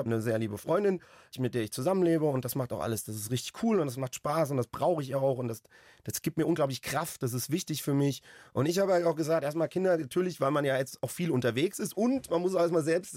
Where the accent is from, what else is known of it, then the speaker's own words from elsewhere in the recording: Hesse, Germany; Ist toll auch als Hesse, wenn du Sprachschule kriegst